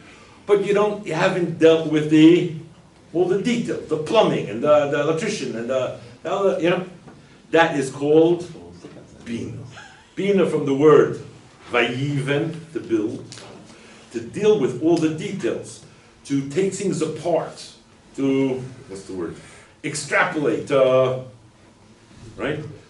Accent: Brooklyn, New York, United States; English is a second language; I come from Brooklyn. English is my third language.

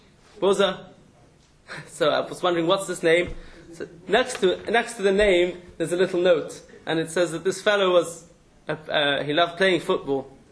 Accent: South Africa; Most people know that I'm South African. I don't sound South African

